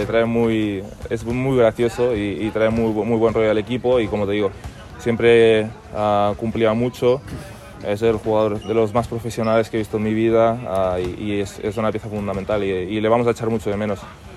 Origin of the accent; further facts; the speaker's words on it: Spain; Yo voy con España. Voy con España porque al final soy español y quiero que gane siempre.